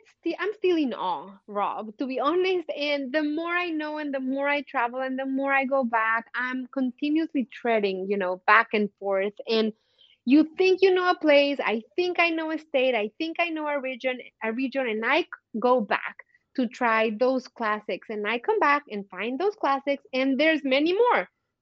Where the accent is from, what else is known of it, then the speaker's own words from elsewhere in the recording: Mexico City, Mexico; moved away as an adult; now in United States; So, I come from Mexico City, and I lived there all my life until I married my husband, moved to Texas